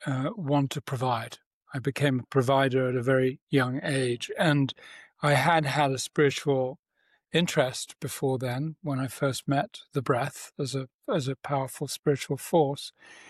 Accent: England, United Kingdom; accent: English; I was born in England, although I'm half Italian. And so I sound English

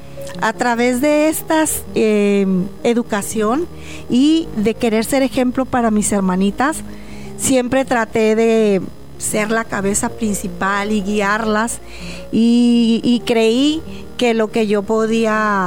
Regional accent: Torreón, Coahuila, Mexico; born there; soy nacida en Torreón, Coahuila. Soy la mayor de 5 hermanas

